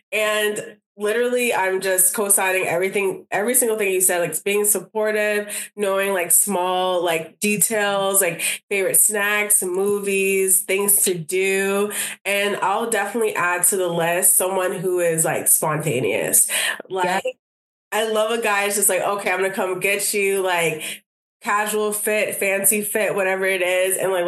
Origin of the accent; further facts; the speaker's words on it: New Jersey, United States; Yeah, because you're from New York, I'm from Jersey.